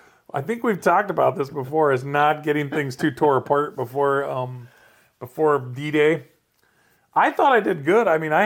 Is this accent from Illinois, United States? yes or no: no; Iowa, United States; then for us, we're from Iowa, so the women's national NCAA championship was on.